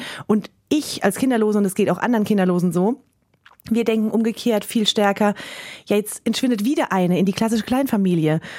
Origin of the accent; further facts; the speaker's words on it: Baden-Württemberg, Germany; in diesem badischen Dorf, in meinem Heimatdorf